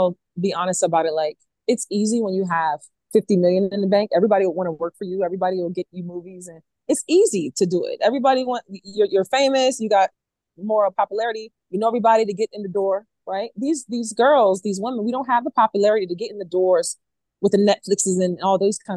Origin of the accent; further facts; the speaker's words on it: Baltimore, Maryland, United States; now in Atlanta, United States; Louisville is obviously my city, but born and raised in Baltimore